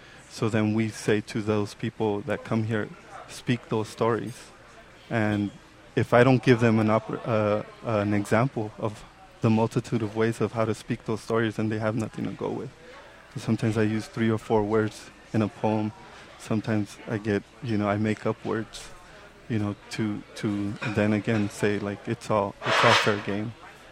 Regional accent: Los Angeles, California, United States; because although I grew up in East Los Angeles, I've had the privilege, which very few get, to be able to venture off and go to UC Berkeley

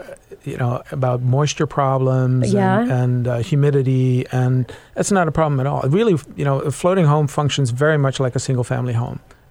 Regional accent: Netherlands; now in Seattle, United States; I was raised in the Netherlands, kind of a you know, seafaring nation. And when I moved here to Seattle

